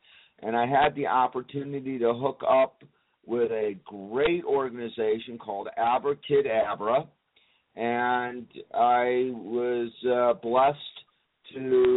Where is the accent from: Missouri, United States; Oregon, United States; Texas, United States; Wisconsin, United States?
Missouri, United States; St. Louis; Born in St. Louis, spent my childhood there, and then went away to college at the University of Missouri